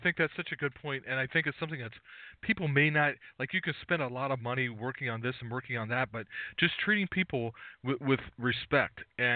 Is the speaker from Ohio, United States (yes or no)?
yes; Ohio, United States; And they would say, well, where are you from? And Aaron, I would say, oh, from Ohio.